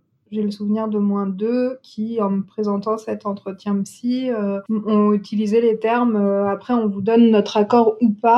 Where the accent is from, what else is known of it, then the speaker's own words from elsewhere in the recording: Paris, Île-de-France, France; dans le sens où on est parisienne, et que c'est une heure de train